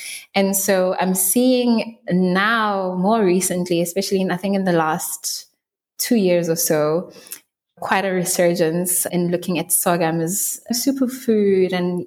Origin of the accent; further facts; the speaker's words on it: Pretoria, Gauteng, South Africa; now in Western Cape, South Africa; I had to relocate to the Western Cape. I didn't mention that I'm originally from Gauteng, Pretoria.